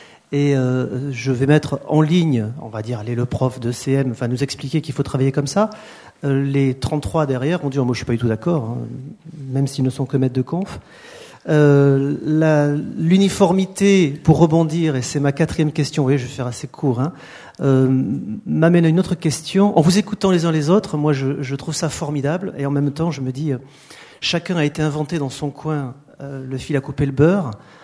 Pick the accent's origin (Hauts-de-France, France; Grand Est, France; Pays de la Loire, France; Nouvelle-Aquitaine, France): Nouvelle-Aquitaine, France; Pau; je viens de Pau, hein.